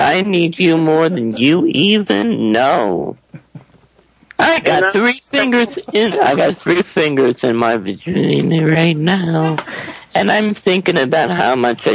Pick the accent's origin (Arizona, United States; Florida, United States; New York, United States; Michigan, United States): New York, United States; New York City; born there; Okay, I was born in New York City.